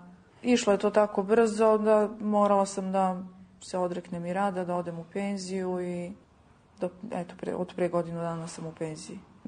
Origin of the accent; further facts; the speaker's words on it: Gjakova, Gjakova District, Kosovo; born there; rođena sam u Đakovici na Kosovu